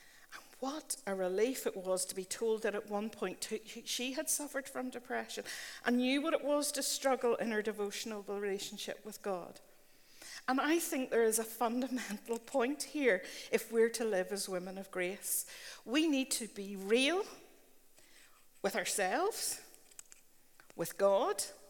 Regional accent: Northern Ireland, United Kingdom; Now, we might argue that as Northern Irish, down-to-earth women, we've not been taken in by such a lie.

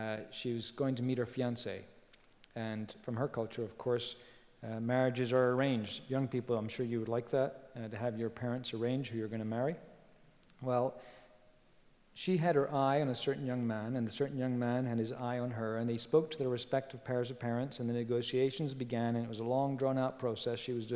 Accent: Spain; Where I grew up in Spain, there are eucalyptus trees.

